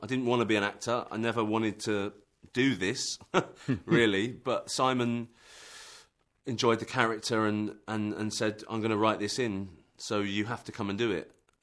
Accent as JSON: {"language": "English", "region": "East of England", "country": "United Kingdom", "said": "I'm from Essex and I'm also a fan of house music and we had house music pirate radio ships off the coast of Essex"}